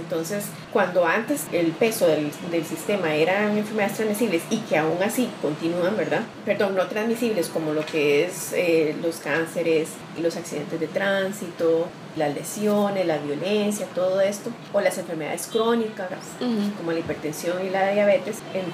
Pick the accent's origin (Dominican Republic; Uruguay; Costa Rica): Costa Rica; Eso es una de las fortalezas como población costarricense, donde tenemos un sistema de salud muy, muy fortalecido